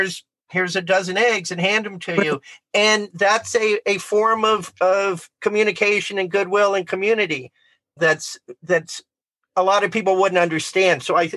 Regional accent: the South, United States; I'm a Southerner

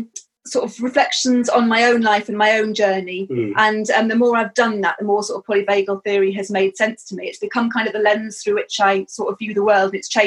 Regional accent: South West England, United Kingdom; I grew up in Somerset. I had quite a kind of idyllic childhood, I suppose. Until I was a teenager, and partly because we lived in a very rural location

